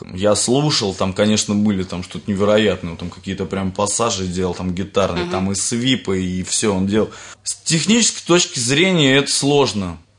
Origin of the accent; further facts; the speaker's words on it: Moscow Oblast, Russia; Все московские, то есть, группы были, и мы вот одни из Подмосковья приехали